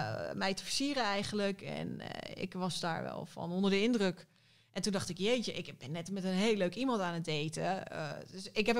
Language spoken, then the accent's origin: Dutch; Netherlands; ik voel me echt Nederlands. Ik ben ook een Nederlander. Ik wil hier altijd een huis blijven hebben.